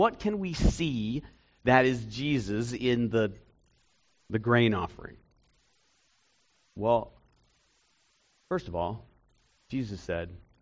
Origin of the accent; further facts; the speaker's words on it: Maine, United States; So I grew up in Maine